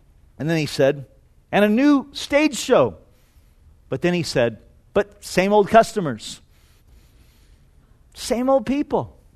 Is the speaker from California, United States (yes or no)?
yes; California, United States; I grew up in Orange County, so I spent a lot of summers hanging out at the beach down in Newport.